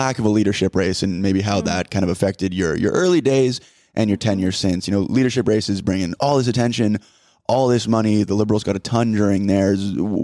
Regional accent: Toronto, Ontario, Canada; White boy growing up in Toronto.

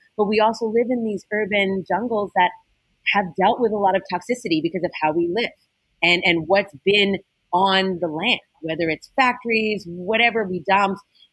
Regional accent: Alberta, Canada; I'm from Alberta, Canada, which people know is kind of ground zero for the tar sands and for oil spills and things like that.

